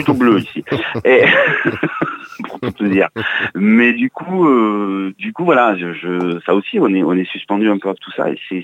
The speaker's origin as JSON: {"language": "French", "town": "Mont-de-Marsan", "region": "Nouvelle-Aquitaine", "country": "France", "tie": "born or raised there", "said": "Je suis né à Mont-de-Marsan il y a bientôt 45 ans."}